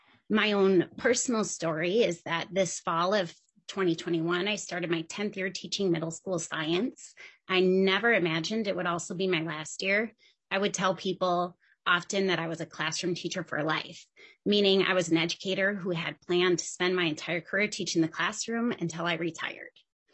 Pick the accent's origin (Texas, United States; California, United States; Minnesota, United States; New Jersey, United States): Minnesota, United States; Richfield; I grew up in Richfield, so just a few blocks away from the South Education Center.